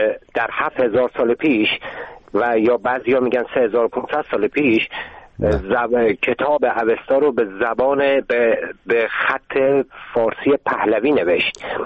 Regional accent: Tehran, Tehran Province, Iran; born there; first language Azerbaijani; Persian is a second language; من خودم توی تهران متولد شدم، تا سن 7 سالگی به طور کامل اصلا فارسی بلد نبودم، چون ما تو خونه هنوز آذری صحبت میکردیم. من پدر مادرم تبریزی هستند.

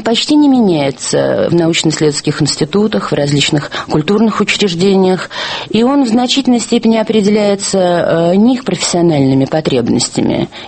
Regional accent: Moscow, Russia; Я родилась в Москве в 1927 году, училась на Усачевке в 23-й школе. И кроме недолгих лет эвакуации, вся моя жизнь прошла в этом городе, который я люблю больше всего на свете, видимо.

